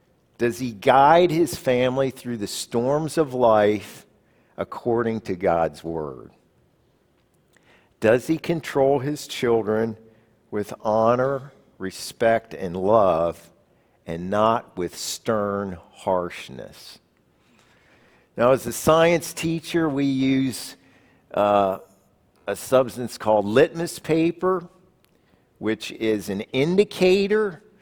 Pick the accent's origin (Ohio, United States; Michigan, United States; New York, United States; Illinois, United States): Ohio, United States; Columbus; also born or lived in New Jersey; Growing up in Columbus, Ohio, and then moving to New Jersey, living close to the Jersey Shore, we often went down to the beach.